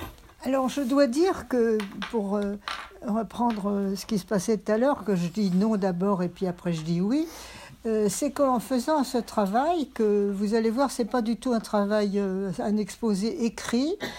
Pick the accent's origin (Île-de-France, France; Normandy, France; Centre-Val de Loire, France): Île-de-France, France; Paris; born there; je suis fille de survivants du génocide arménien. Je suis née à Paris et mes parents étaient donc des migrants qui sont arrivés dans les années 20.